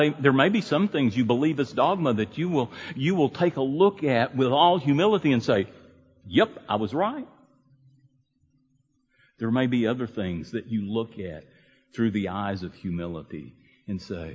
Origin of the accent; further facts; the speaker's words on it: Lubbock, Texas, United States; I was raised in Lubbock, Texas in the 50s.